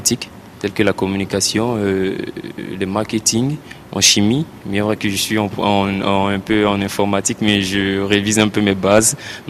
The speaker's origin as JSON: {"language": "French", "town": "Divo", "region": "Lôh-Djiboua", "country": "Côte d’Ivoire", "lives_now": "Abidjan, Côte d'Ivoire", "said": "Je viens de la région de l'Aube-Givoire, précisément à Divo, et j'avais la possibilité de rester à Divo et suivre les cours. Mais j'ai préféré venir ici à Abidjan"}